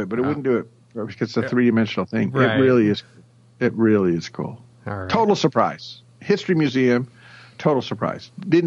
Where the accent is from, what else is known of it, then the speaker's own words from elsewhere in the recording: Nashua, New Hampshire, United States; also born or lived in Maine; I was born in Maine, and then we moved to Nashua, New Hampshire, southern New Hampshire, just outside of Boston.